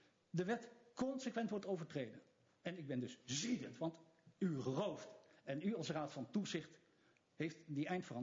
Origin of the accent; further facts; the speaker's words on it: Rotterdam, South Holland, Netherlands; born there; Dat noemen wij in mijn geboortestad Rotterdam jatten, roven en stelen.